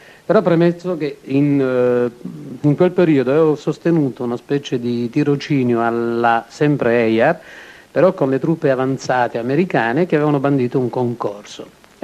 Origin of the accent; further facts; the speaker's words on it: Tunis, Tunis Governorate, Tunisia; moved away; io sono nato a Tunisi, vissuto a Tunisi e poi profugo politico per questioni di guerra